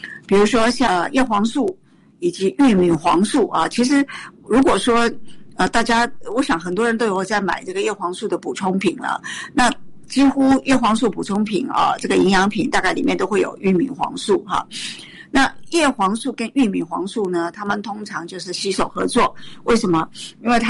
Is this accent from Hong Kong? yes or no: no; Taiwan; 我们在台湾，我们台湾人呢、很糟糕的、从小很多人就四眼田鸡